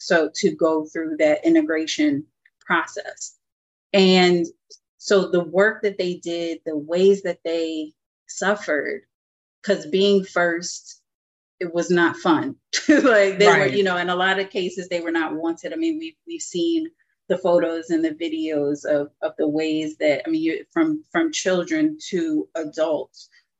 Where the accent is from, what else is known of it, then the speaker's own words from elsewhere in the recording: New Jersey, United States; New Jersey, shout out to my home state, New Jersey.